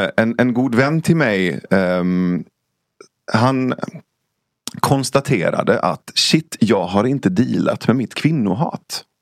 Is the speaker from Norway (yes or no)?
no; Iran; Jag är definitivt sekulär. Alltså jag kommer från Iran